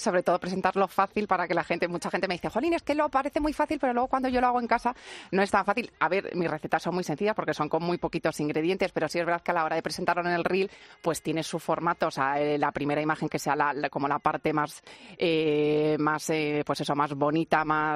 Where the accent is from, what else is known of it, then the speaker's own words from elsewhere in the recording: Villares del Saz, Castilla-La Mancha, Spain; also born or lived in Madrid; Yo nací en Madrid, pero yo desde que nací, mi casa, lo que yo considero casa está en el pueblo, en Villares del Saz. Mi padre tenía una fábrica de harinas, o sea que yo me crié entre sacas de harinas.